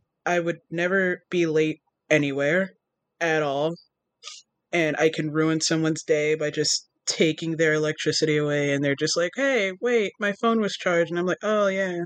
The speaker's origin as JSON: {"language": "English", "town": "New York City", "region": "New York", "country": "United States", "said": "I am from New York City. You know, the one where they're like, it's so pretty in the movies, and if you live here, you're like, yeah, that's cute."}